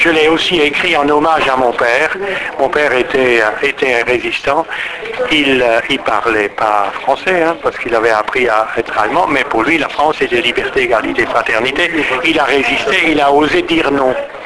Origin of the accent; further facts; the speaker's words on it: Constantine, Constantine Province, Algeria; moi je suis de Constantine, et c'est pas du flan quand ce que je dis.